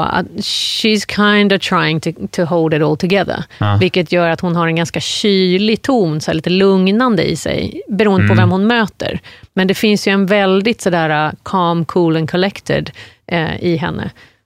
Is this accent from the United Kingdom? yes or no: yes; Surrey, South East England, United Kingdom; Swedish is a second language; Jag kommer från Surrey, sydvästra London. Okay. Det är absolut middle class, upper class kind of.